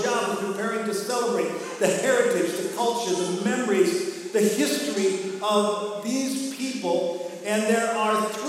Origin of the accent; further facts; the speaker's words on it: Westside, Iowa, United States; The name of the town is Westside, Iowa. Yours truly, it's my hometown, okay? Spent a lot of time there growing up in Westside, Iowa.